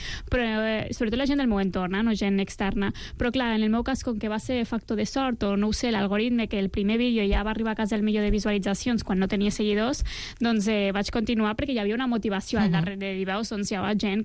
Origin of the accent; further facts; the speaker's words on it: Lleida, Catalonia, Spain; jo a Lleida, perquè sóc de Lleida, ja tenia les bebès cosetes allí, no?